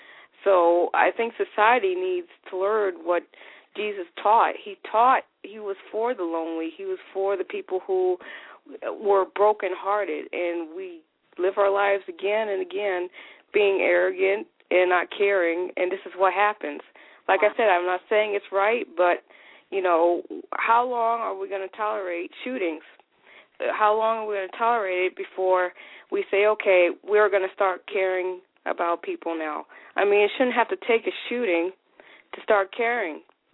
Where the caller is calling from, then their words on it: Connecticut, United States; I'm calling from Connecticut.